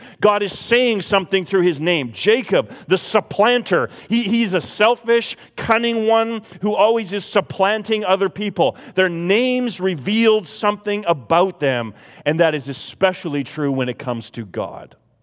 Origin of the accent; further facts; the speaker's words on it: Courtenay, British Columbia, Canada; I spent the most of my younger years growing up in Courtney on the Northern Island.